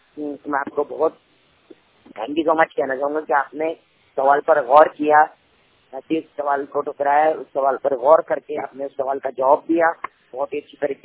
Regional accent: Aurangabad, Maharashtra, India; मैं जिला औरंगाबाद महाराष्ट्र से बिलोंग करता हूँ।

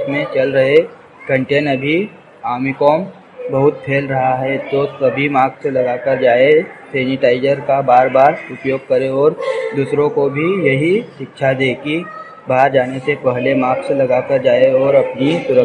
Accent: Sonkhedi, India; मैं ग्राम सोनखेड़ी से हूँ।

